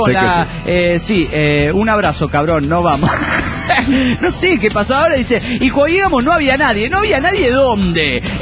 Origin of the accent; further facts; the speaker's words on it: Bucaramanga, Santander, Colombia; de Bucaramanga, Locombia.